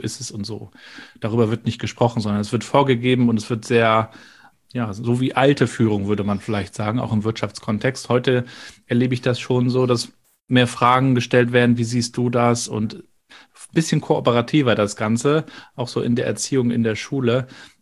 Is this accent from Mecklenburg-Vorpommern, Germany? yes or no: yes; Rostock, Mecklenburg-Vorpommern, Germany; Ich als Rostocker natürlich auch sehr viel.